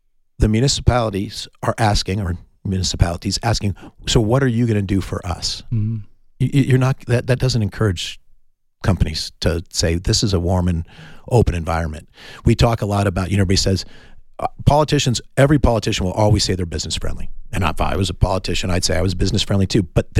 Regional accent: Tucson, Arizona, United States; now in Oro Valley, United States; Oh, I'm from Tucson, Arizona. Well, I live in Oro Valley, but I'm from Tucson.

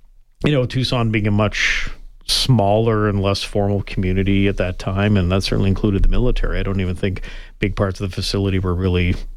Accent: Western Canada, Canada; originally born and raised in Western Canada, lived in various places around the world after completing university in the early 90s.

